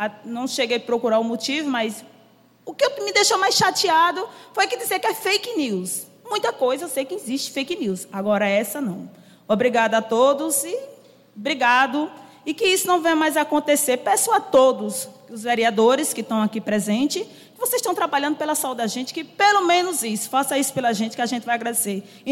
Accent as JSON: {"language": "Portuguese", "town": "Arapiraca", "region": "Alagoas", "country": "Brazil", "tie": "born or raised there", "said": "Não sou daqui, sou natural de Alagoas, lá de Arapiraca. Estou aqui há 5 anos."}